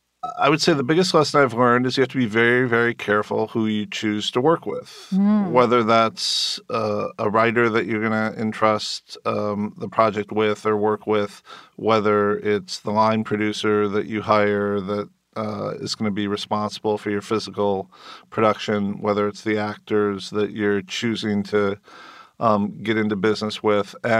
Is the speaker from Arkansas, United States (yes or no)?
no; Rockford, Illinois, United States; You know, I grew up in Rockford, Illinois. You're from the Midwest too.